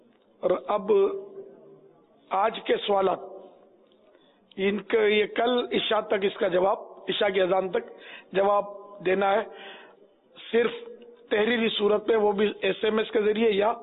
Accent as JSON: {"language": "Urdu", "town": "Karachi", "region": "Sindh", "country": "Pakistan", "tie": "born there", "said": "میں کراچی میں پیدا ہوا ہوں."}